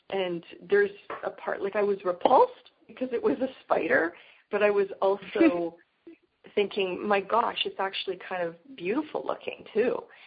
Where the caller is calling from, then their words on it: Sri Lanka; I'm calling from Sri Lanka, so sometimes it's very difficult for me to hear.